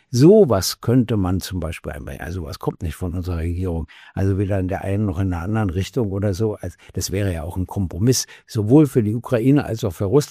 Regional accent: Berlin, Germany; Und dann bin ich ja nun mal in Berlin aufgewachsen.

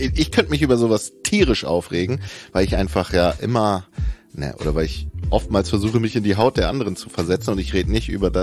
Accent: Bremen, Germany; Und ich in meinem Kopf, ich bin kein Bremer mehr.

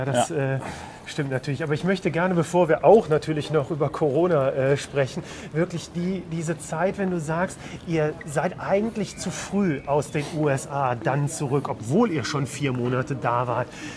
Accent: Cologne, North Rhine-Westphalia, Germany; born there; als gebürtiger Kölner, der ich bin

